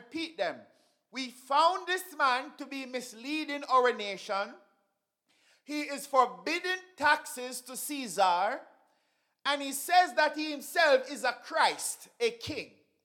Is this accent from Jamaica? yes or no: yes; Jamaica; There is this notion that I grew up hearing in Jamaica